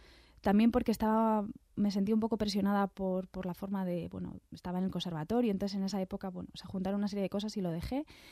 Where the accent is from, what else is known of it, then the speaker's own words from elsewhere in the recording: Castile, Spain; en Castilla, por ejemplo, en la zona de Castellana, que es de donde yo vengo también